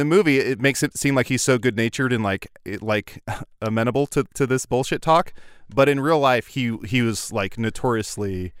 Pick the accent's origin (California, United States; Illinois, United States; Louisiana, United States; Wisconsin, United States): Illinois, United States; growing up in Central Illinois, I would say 9 out of 10 kids I grew up with have a BJ Armstrong jersey.